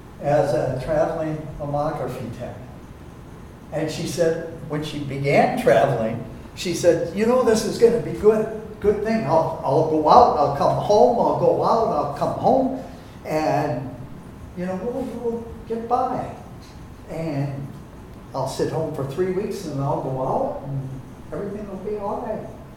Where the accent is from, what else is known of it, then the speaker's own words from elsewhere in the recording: Duluth, Minnesota, United States; growing up in Duluth, getting very different visions of that lake out there